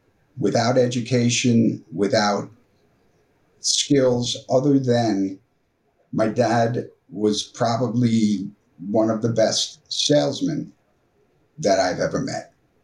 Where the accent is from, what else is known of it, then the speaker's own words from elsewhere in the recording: New York, United States; as a young kid growing up on Long Island, having plenty to do, I had blinders on.